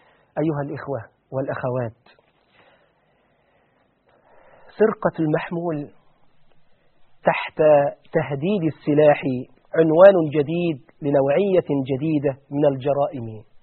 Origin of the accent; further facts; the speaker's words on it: Egypt; ده في كفر الزيات عندنا في مصر